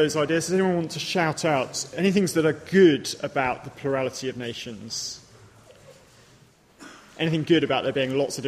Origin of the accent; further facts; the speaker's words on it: England, United Kingdom; I'm British, I'm English, I speak English. Ethnically, I'm Anglo-Indian.